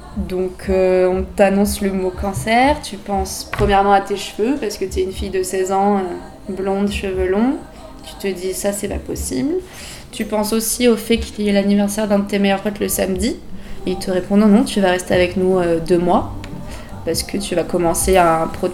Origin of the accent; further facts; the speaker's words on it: Bordeaux, Nouvelle-Aquitaine, France; born there; j'ai 23 ans, je suis née à Bordeaux, je vis encore à Bordeaux. Aujourd'hui, on est chez mon père, donc dans un appartement près de Bordeaux-Centre. C'est là où j'ai vécu ces 4 dernières années